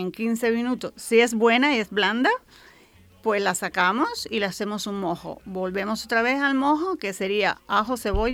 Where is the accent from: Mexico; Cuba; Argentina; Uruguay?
Cuba; moved away; cuando yo vivía en Cuba, yo me fui de Cuba en el 98, y la situación más o menos estaba así